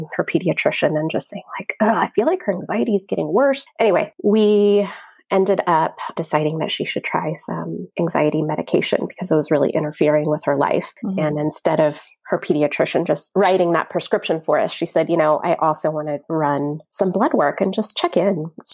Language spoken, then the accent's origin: English; California, United States; now in Portland, United States; I'm formerly from the Bay Area of California, but we've been living in gloomy Portland, Oregon for the past 5 years.